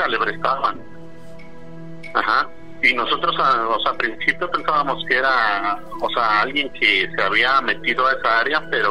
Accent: Tultepec, State of Mexico, Mexico; now in Kansas City, United States; ahorita me encuentro en Kansas City, Missouri. Sí. Pero anteriormente yo, soy originario de Tultepec, México.

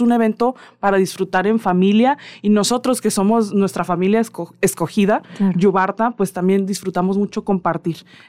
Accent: Baja California Sur, Mexico; sudcaliforniana que en esos conciertos y que estuve muy orgullosa de llevar mi música y la memoria de mi tierra y nuestra tradición.

